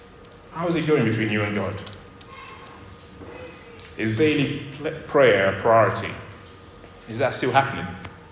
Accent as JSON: {"language": "English", "country": "Nigeria", "said": "I'm Nigerian, and I know a lot of Nigerians"}